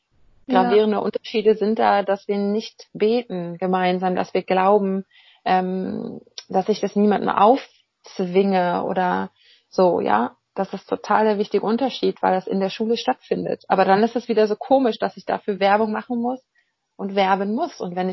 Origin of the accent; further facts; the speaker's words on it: Bremen, Germany; Ich komme nämlich tatsächlich eigentlich aus Bremen